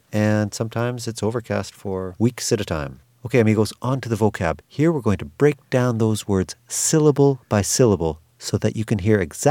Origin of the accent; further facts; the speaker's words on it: Canada; now in Lima, Peru; I came from Canada, and I think that's where weather was invented